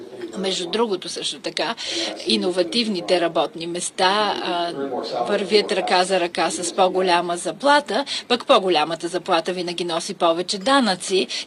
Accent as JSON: {"language": "Bulgarian", "country": "United States", "second_language": "Bulgarian", "lives_now": "Bulgaria", "said": "Като американец аз се гордея от стандартите, зададени от американските компании"}